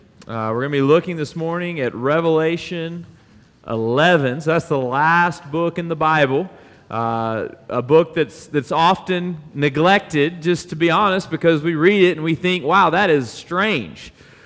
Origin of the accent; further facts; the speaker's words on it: United States; And I am fully American, because to be honest with you, that is my favorite food as well.